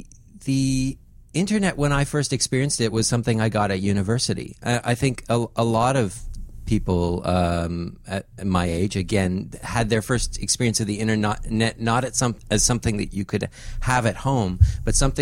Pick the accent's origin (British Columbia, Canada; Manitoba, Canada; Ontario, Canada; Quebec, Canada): Quebec, Canada; Montreal; now in Australia; Yeah, I'm from Montreal in Canada originally, yes.